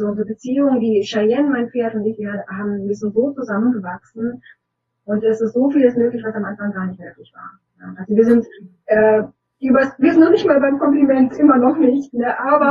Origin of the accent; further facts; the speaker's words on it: Bielefeld, North Rhine-Westphalia, Germany; ich komme aus Bielefeld, also Nordrhein-Westfalen.